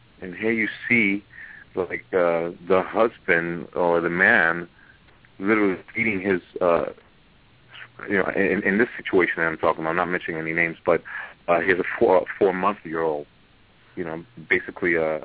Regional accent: Brooklyn, New York, United States; from Brooklyn, by the way.

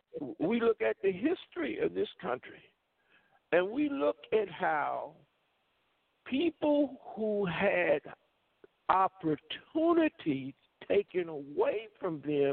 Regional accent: Dillon, South Carolina, United States; I grew up right near Myrtle Beach, South Carolina. I come from a small town called Dillon, South Carolina. So I grew up in the fields

